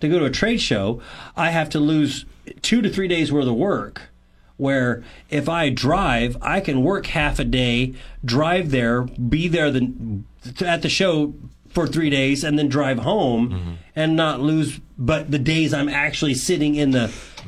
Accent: United States; That's a big change of mindset as an American.

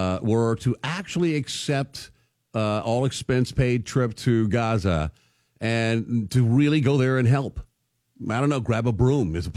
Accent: United States; I'm from America and we don't do cots.

